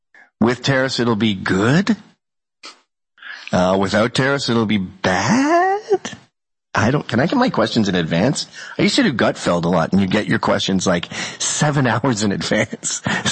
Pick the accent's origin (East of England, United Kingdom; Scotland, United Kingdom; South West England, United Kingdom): Scotland, United Kingdom; I'm Scottish.